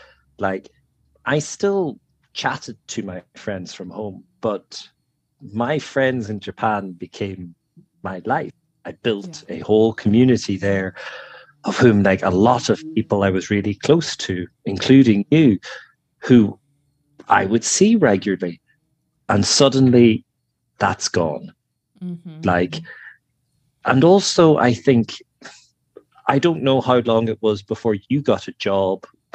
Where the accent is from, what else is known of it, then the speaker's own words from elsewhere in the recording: Ireland; When I first arrived back in Ireland, my first full day in Ireland, I had to go down my hometown, which I have grown up in and know my whole life, to get a new bank card because mine had expired.